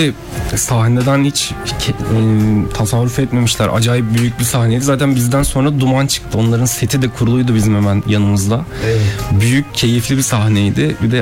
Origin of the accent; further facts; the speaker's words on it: Bursa, Turkey; Benim memleketim Bursa'da var.